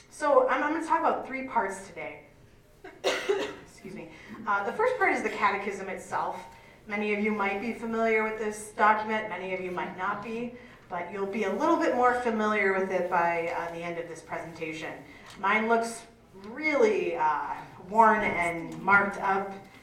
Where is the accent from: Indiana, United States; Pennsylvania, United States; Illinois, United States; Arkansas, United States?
Pennsylvania, United States; now in Manitowoc, United States; As I said, I'm from Pennsylvania. My whole family is still out east. And you're probably wondering, how did you end up in this area, in Sheboygan, in the Manitowoc? I live in Manitowoc.